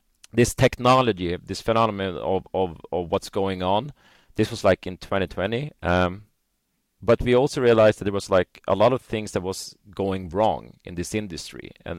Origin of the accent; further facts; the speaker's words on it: Norrland, Sweden; because we're from Northern Sweden. We're based here in Northern Sweden, Umeå.